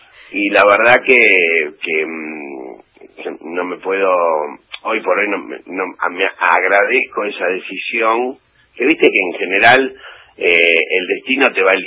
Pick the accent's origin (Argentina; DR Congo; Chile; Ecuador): Argentina; Buenos Aires; Yo me crié en Caballito, en la calle, jugando a la pelota.